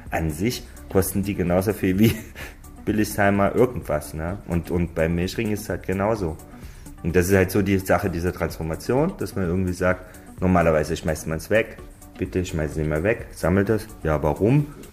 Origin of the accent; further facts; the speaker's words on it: East Germany, Germany; ich komme aus dem Osten